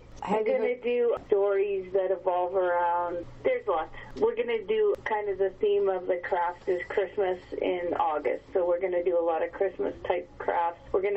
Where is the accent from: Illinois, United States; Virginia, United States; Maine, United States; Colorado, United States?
Maine, United States; now in Alberta, Canada; it sounds like the community that I grew up in Maine.